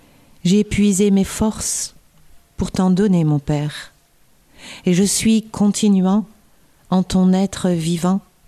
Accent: Kinshasa, DR Congo; moved away; j'ai quitté Kinshasa, j'étais, comme on dit en Lingala, moana moisi, une jeune fille. Et aujourd'hui, si j'y retourne, je serai donc une mama.

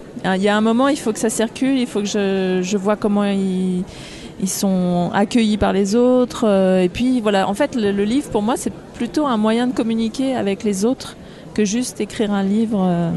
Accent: Auxerre, Bourgogne-Franche-Comté, France; moved away as an adult; also born or lived in Dijon; Je suis née à Dijon pendant que mes parents faisaient leurs études de lettres, justement. Et ensuite, ils ont été nommés à Auxerre. Et donc, j'ai grandi à Auxerre jusqu'à mes 18 ans où je suis partie faire des études à Paris.

